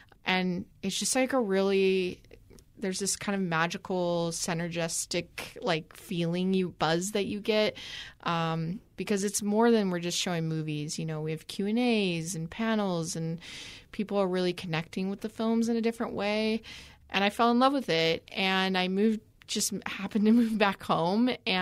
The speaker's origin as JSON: {"language": "English", "town": "Templeton", "region": "California", "country": "United States", "tie": "born or raised there", "also_born_or_lived": "San Francisco / Australia", "said": "I grew up here locally in Templeton, and I wanted to be a filmmaker. And I actually said to myself that I would never come back to this area. And I moved away. I lived in San Francisco, and I also lived in Australia for a long time."}